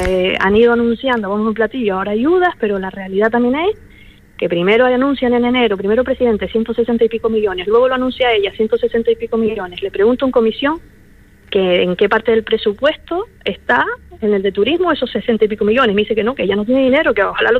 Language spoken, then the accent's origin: Spanish; La Oliva, Canary Islands, Spain; mira que soy del municipio de La Oliva